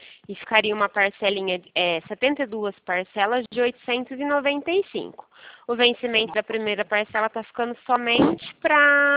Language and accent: Portuguese; Pirassununga, São Paulo, Brazil; Sou da região de Pirassununga.